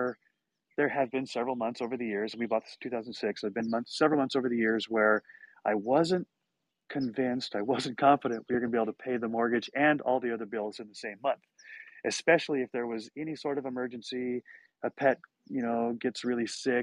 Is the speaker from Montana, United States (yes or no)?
yes; Montana, United States; So the fact that we can raise two children in Southern California in a single family home is nothing short of a miracle. And I grew up